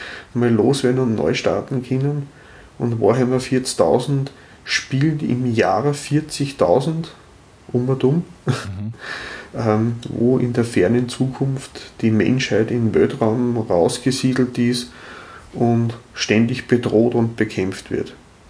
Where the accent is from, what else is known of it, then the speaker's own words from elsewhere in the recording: Bad Ischl, Upper Austria, Austria; ich bin aus Bad Ischl